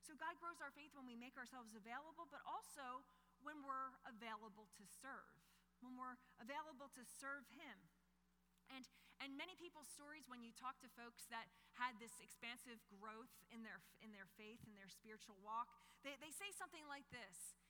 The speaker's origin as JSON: {"language": "English", "town": "Philadelphia", "region": "Pennsylvania", "country": "United States", "tie": "born or raised there", "said": "this is the 80s, so I grew up in Philadelphia, city of brotherly love"}